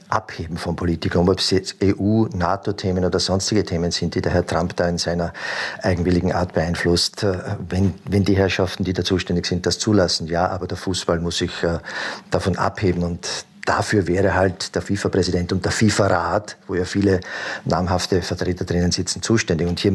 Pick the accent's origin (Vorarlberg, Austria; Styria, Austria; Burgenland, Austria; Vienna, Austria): Burgenland, Austria; auch im Burgenland beispielsweise, wo ich her bin.